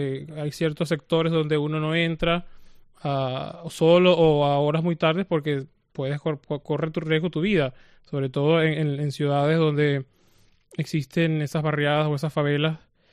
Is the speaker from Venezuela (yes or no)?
yes; Venezuela; Es primera vez que se siente en mi pueblo. Yo vivo en un pueblo muy, muy alejado de la ciudad